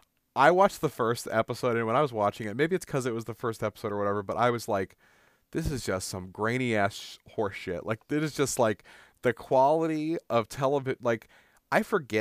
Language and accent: English; Monticello, Illinois, United States; from Monticello, Illinois. Like, you know, just, like, from my hometown.